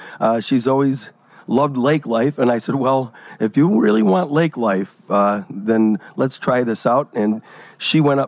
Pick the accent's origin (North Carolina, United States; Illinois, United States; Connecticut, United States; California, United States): Illinois, United States; Oak Forest; I grew up in the southern suburbs, and I grew up in Oak Forest, and I still hang out with the same guys that I went to first and second grade with.